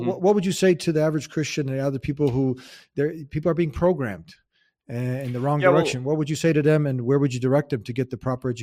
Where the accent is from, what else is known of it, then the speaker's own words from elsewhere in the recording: United States; born there; And I'm an American also. I was born here.